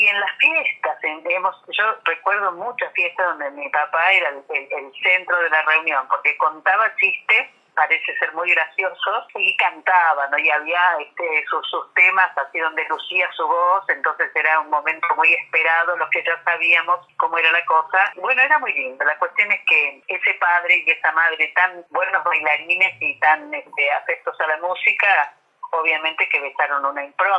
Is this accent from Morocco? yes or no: no; Córdoba, Argentina; yo nací en Córdoba en el año 53 y viví mi primera infancia, más o menos hasta los 8, 9 años, aquí en la capital de Córdoba, con una familia pequeña, digamos, acotada